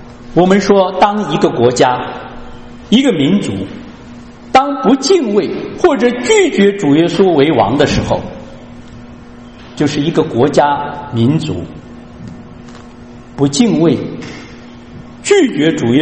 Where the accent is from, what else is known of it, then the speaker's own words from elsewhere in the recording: China; 我们都来自中国